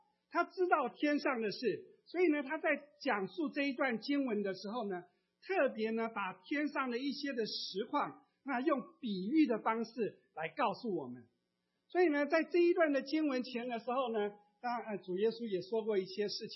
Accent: Taiwan; 当我从台湾来的时候，我会告诉你，台湾有一个阿里山

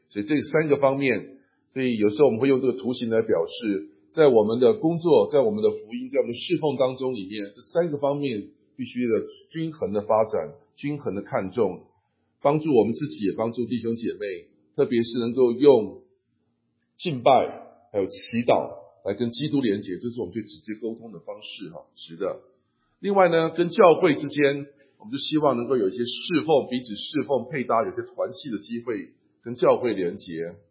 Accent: China; 包括我们在海外这些中国人所在的地方都算是我们这一个的这个强调的范围。

